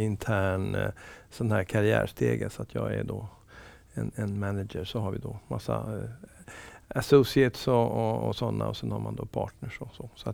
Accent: Sweden; Ja, det är jag.

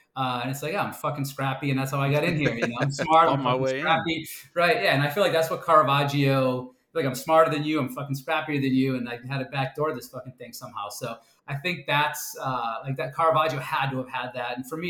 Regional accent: Boston, Massachusetts, United States; And I think that's me growing up in Boston, in a working class family, but then going to college, being like the first to graduate

